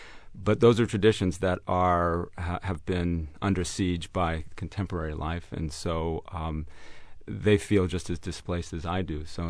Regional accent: Boston, Massachusetts, United States; I'm from South Boston.

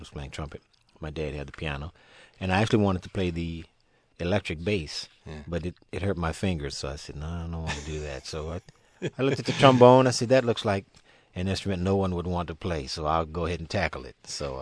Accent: New Orleans, Louisiana, United States; Yeah, well, you know, in growing up in New Orleans, we have a lot of musical families.

